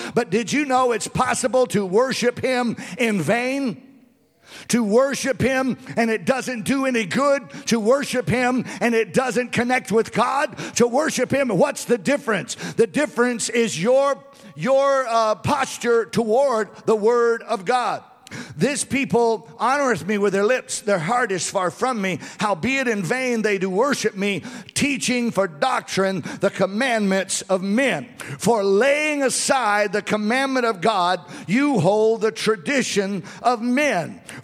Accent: Louisiana, United States; And so I'm from South Louisiana. And so half the world down there is Roman Catholic.

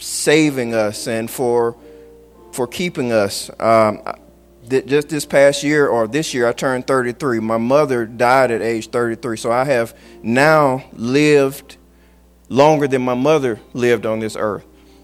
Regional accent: Mobile, Alabama, United States; born there; now in Birmingham, United States; I was born in Mobile, never planned on living in Birmingham a day in my life.

